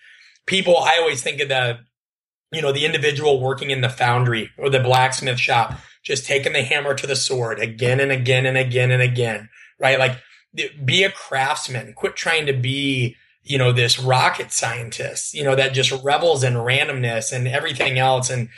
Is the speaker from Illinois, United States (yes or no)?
no; Omaha, Nebraska, United States; I'm from Omaha, Nebraska. I'm from Omaha, Nebraska. I'm about as simple as it gets.